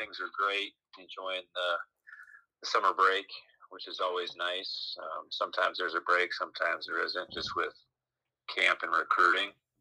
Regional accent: Cincinnati, Ohio, United States; Yeah, I grew up in Cincinnati. I went to Cincinnati LaSalle, played for Dan Fleming down there.

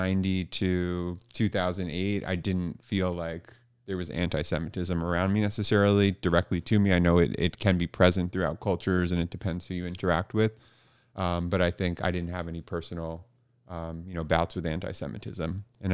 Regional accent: Hamptons, New York, United States; I was born in New York, in New York City. I lived there for about 2 years, and then I moved out to the east end of Long Island, to the Hamptons community. And I grew up there throughout my early childhood and middle school and into the early teenage years.

